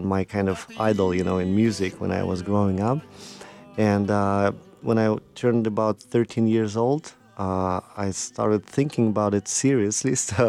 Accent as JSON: {"language": "English", "region": "Moscow", "country": "Russia", "second_language": "English", "lives_now": "Charlotte, United States", "said": "I'm originally from Russia, from Moscow, and I live in Charlotte for about 12 years."}